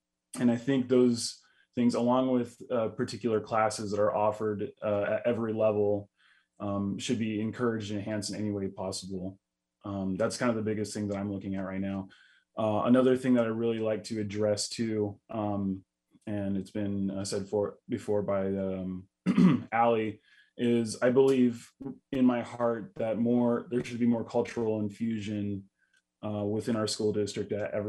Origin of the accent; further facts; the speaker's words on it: Ketchikan, Alaska, United States; First and foremost, I grew up here in Ketchikan, born and raised here.